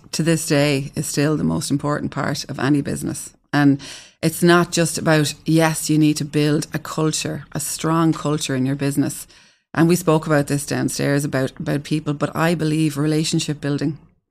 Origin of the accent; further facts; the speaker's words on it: Galway, Connacht, Ireland; No, I'm from Galway.